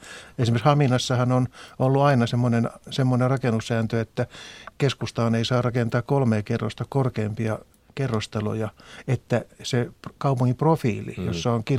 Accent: Helsinki, Uusimaa, Finland; Itse olen aikoinaan asunut lapsena Maunulassa

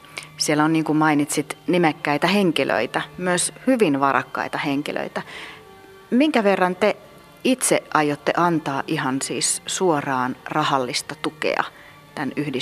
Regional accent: Helsinki, Uusimaa, Finland; Mä olen kotoisin ihan siitä Lastenlinnan läheltä.

